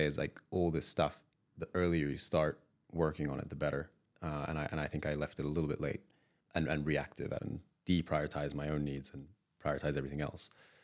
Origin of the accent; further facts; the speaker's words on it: Japan; I grew up in Japan with a British mother and Japanese dad, and Japan is very monocultural still.